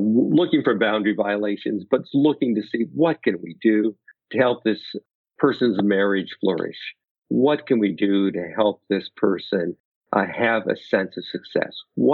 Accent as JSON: {"language": "English", "region": "Pacific Northwest", "country": "United States", "tie": "born or raised there", "lives_now": "Naperville, United States", "said": "Nothing edible, but I grew up in the Pacific Northwest. In my backyard, I have my avowed plan of seeking to create Oregon in Illinois."}